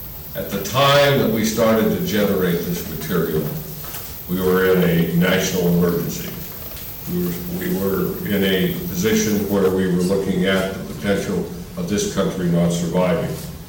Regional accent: Montana, United States; I can remember when I was growing up in Montana

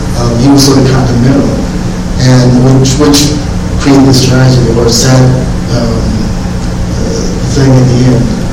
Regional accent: Los Angeles, California, United States; when I grew up in Los Angeles, there was a sort of southern sort of atmosphere.

